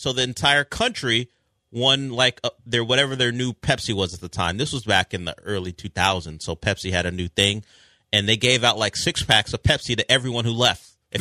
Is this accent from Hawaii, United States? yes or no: no; Daytona, Florida, United States; born there; In Florida, I was born in Daytona, so that's the home of Daytona 500.